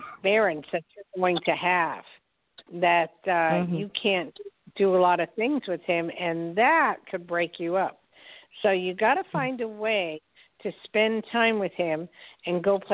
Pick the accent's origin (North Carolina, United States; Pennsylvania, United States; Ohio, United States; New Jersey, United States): New Jersey, United States; How lucky you are. I'm from Jersey.